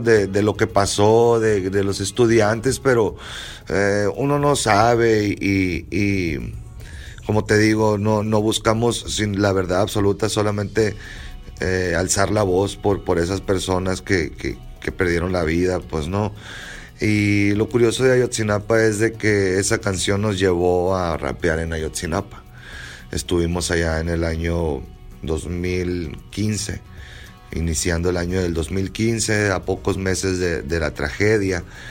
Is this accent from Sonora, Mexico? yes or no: yes; Sonora, Mexico; tratamos de incluir eso que nos caracteriza como sonorenses también muchas veces, ¿no? Entonces, o como mexicano